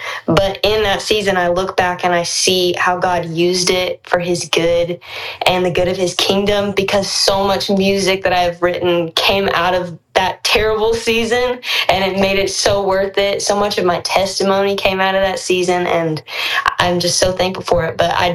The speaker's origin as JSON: {"language": "English", "region": "Georgia", "country": "United States", "said": "Well, I'm just a regular old girl. I'm from Georgia, North Georgia, small town."}